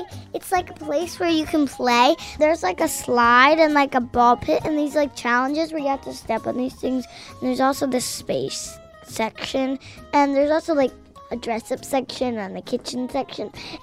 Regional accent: New Jersey, United States; I'm 7 years old. I'm from New Jersey, Marsh Plains.

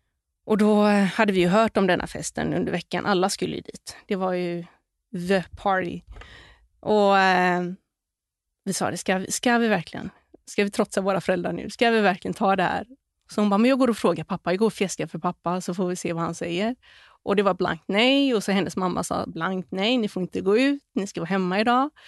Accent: Gothenburg, Västra Götaland County, Sweden; för handboll var väldigt starkt förankrat i området där vi växte upp, i Kärra, Göteborg.

